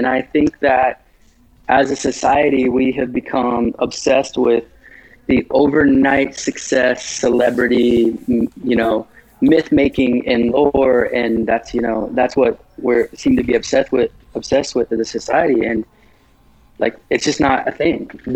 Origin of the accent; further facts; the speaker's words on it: Midwest, United States; I grew up playing sports in the Midwest, but basketball was always my thing.